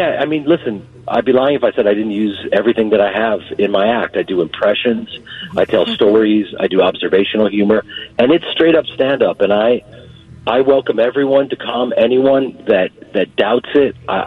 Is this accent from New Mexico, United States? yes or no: no; Evanston, Illinois, United States; grew up at Evanston